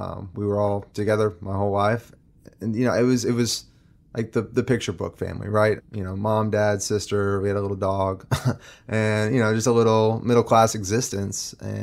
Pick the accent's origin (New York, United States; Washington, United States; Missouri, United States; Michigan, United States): Missouri, United States; Columbia; also born or lived in Australia; Yep, from Missouri. I was born in Australia, raised in Missouri.